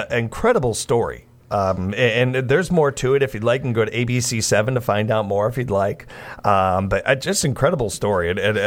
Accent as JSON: {"language": "English", "town": "Chicago", "region": "Illinois", "country": "United States", "said": "It's at this time that I would like to remind the audience that I'm from South Chicago."}